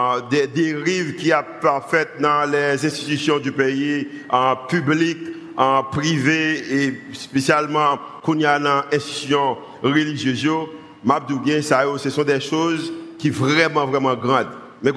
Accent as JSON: {"language": "French", "country": "Haiti", "said": "mais en tant que humain, en tant que haïtien"}